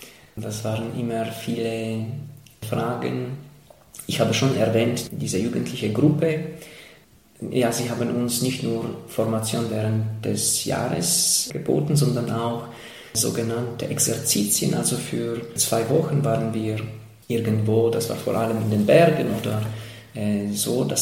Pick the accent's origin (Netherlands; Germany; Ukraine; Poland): Poland; Silesian Voivodeship; first language Polish; German is a second language; bei uns in Polen ganz naturell kommt, weil viele, vor allem in Schlesien, Oberschlesien, woher ich stamme